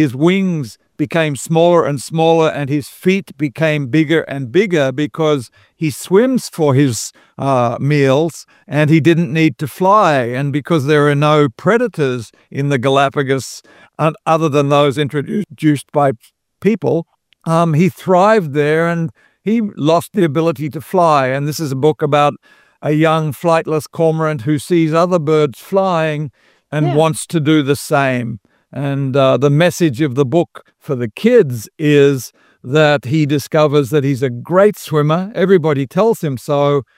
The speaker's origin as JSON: {"language": "English", "country": "Australia", "lives_now": "Davis, United States", "said": "I'm actually Australian, but I'm actually speaking to you today from my home in California. So, I'm still in the town where the University of California at Davis is located."}